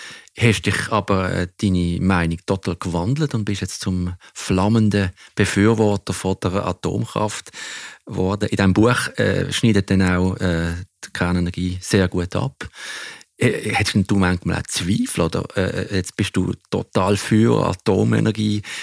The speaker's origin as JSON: {"language": "German", "town": "Basel", "region": "Basel-Stadt", "country": "Switzerland", "tie": "born or raised there", "said": "Ich bin in Basel, in der Nähe von Basel aufgewachsen."}